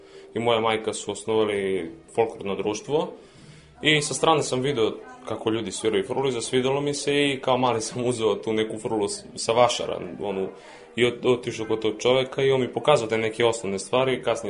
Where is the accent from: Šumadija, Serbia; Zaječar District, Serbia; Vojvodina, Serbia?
Zaječar District, Serbia; Boljevac; dolazim iz Boljevca.